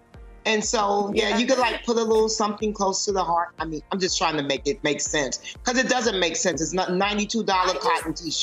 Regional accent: New York, United States; you know, I'm a New Yorker, and you guys already know about Pizza Rat.

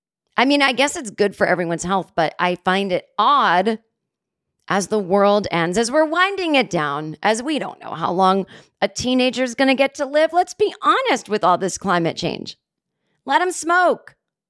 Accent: Massachusetts, United States; It's just so funny, because growing up in Massachusetts in the 70s, it was like your mom would give you money and you'd go to the store and buy her cigarettes as you were like 8 years old.

